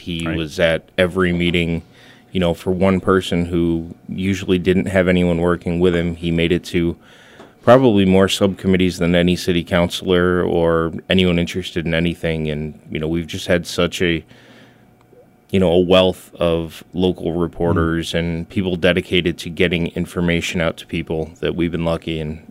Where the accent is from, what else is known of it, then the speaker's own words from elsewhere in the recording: United States; I grew up in Springside Park.